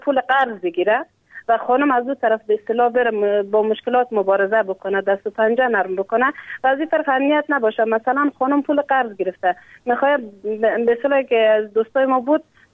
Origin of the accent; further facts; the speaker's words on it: Afghanistan; من افغان هستم